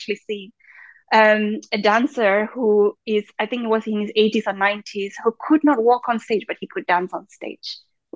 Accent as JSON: {"language": "English", "country": "Malaysia", "tie": "born or raised there", "said": "So I was born and brought up in Malaysia, in southeast of Asia. And just to go back one step, I'm of Indian origins. My grandparents are from a combination of India and Africa, but Indian origins."}